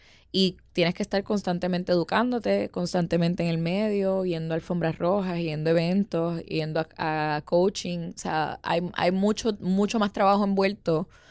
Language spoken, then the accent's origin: Spanish; Puerto Rico; a veces me afecta mucho a nivel personal y creo que todos como puertorriqueños podemos identificarnos con esa conversación.